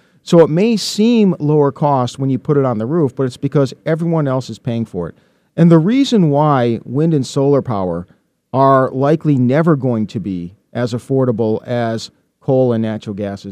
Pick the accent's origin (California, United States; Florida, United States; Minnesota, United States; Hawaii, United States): Florida, United States; Of course, I'm from Florida. They always say, we're the Sunshine State.